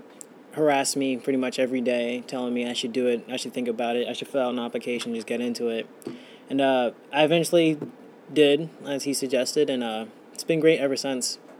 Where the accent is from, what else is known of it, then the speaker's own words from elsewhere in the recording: Boston, Massachusetts, United States; I was born on March 16th, 1995, and I am from Boston.